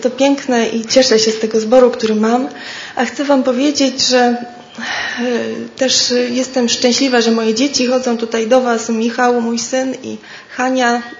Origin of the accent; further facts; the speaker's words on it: Poznań, Greater Poland Voivodeship, Poland; W Poznaniu to się działo, bo ja z Poznania jestem.